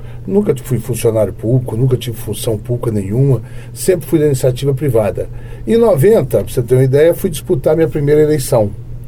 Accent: Taguatinga, Federal District, Brazil; Cheguei em Taguatinga com 3 meses de idade. Minha terra, que eu considero, é Taguatinga, Ceilândia. Foi ali que eu me criei.

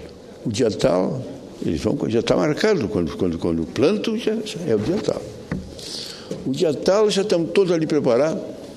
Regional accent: Caxias do Sul, Rio Grande do Sul, Brazil; Foram para lá na minha cidade, por exemplo, de Caxias do Sul, que era uma montanha cheia de floresta.

